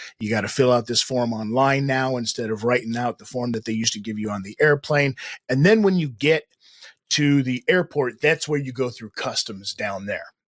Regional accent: North Las Vegas, Nevada, United States; Remember, I'm from North Las Vegas, Nevada, my friend.

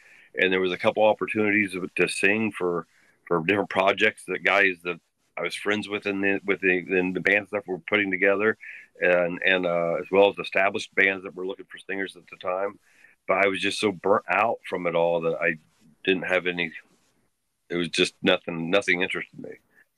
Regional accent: Dunkirk, Indiana, United States; also born or lived in Muncie, Indiana; I was born in Muncie, but I lived in a town called Dunkirk, or from a town called Dunkirk.

